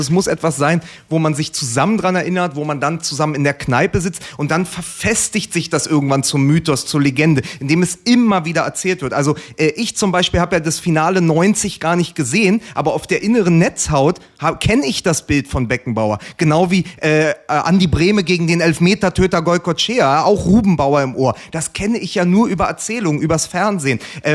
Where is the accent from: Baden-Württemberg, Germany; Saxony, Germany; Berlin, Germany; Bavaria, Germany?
Berlin, Germany; für mich als Berliner, als West-Berliner, als Hertha-Fan